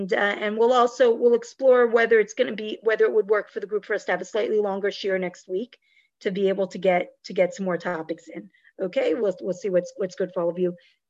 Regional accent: New Jersey, United States; I grew up in New Jersey, which we got snow pretty frequently.

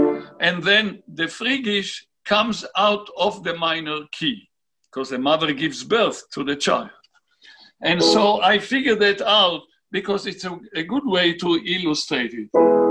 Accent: Tel Aviv, Tel Aviv District, Israel; When I was a kid growing up in Tel Aviv with my Rebbe, the great Chazan Shlomo Ravitz, who passed away at the age of 106 in Tel Aviv

